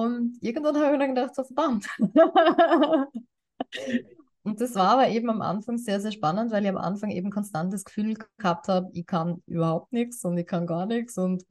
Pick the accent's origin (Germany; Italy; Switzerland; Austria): Austria; bei uns in Österreich ist das irgendwie so ein Thema mit diesen Zertifikaten